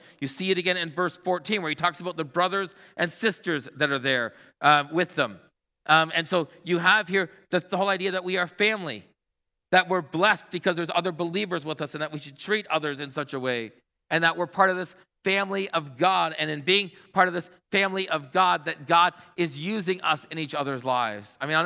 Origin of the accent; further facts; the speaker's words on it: Hamilton, Ontario, Canada; I belong to Christ before I am a Hamiltonian. I belong to Christ before I am a Canadian.